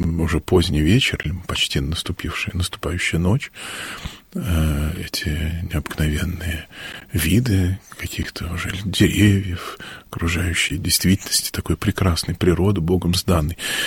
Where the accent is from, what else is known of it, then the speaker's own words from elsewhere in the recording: Moscow, Russia; я такой москвич до мозга костей. Все у меня было в Москве, даже два образования, и армия, и та была под Москвой, и монашество-то мое, собственно, тоже было в центре Москвы.